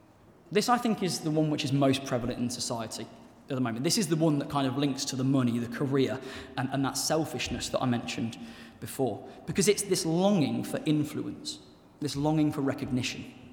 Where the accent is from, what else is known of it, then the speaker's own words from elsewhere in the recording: Gloucester, South West England, United Kingdom; I grew up in Gloucester, so you wouldn't understand the Gloucester links.